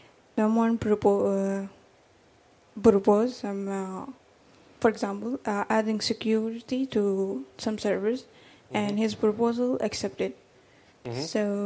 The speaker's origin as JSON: {"language": "English", "country": "Sudan", "said": "I'm from Sudan."}